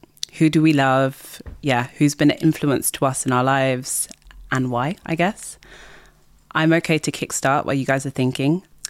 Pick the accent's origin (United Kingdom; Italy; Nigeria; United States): Nigeria; Nigerian, and I'm going to get this conversation started.